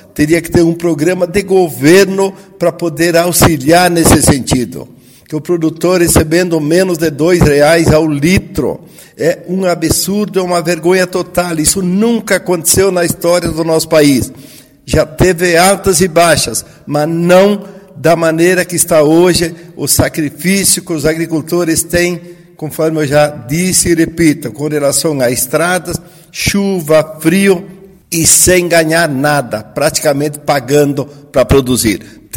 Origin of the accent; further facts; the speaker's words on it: Roca Sales, Rio Grande do Sul, Brazil; Quero dizer que Rocaçales, inclusive minha terra natal